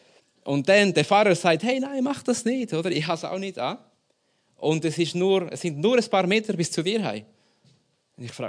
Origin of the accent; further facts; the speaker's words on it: Lima, Peru; German is a second language; now in Germany; Ich bin in Peru aufgewachsen, in der Hauptstadt in Lima, in einer Zeit, wo wirklich der Terrorismus überall war, in der Stadt sogar.